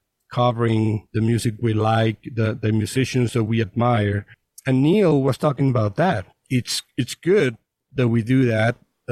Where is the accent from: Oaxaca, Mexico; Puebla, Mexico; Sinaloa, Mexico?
Sinaloa, Mexico; Mazatlan; I mean, I'm from Mazatlan, so it's not even a big city.